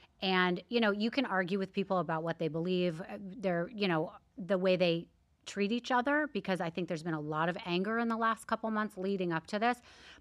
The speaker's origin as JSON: {"language": "English", "region": "New York", "country": "United States", "said": "I'm from New York and I moved here in mm-hmm. the last year."}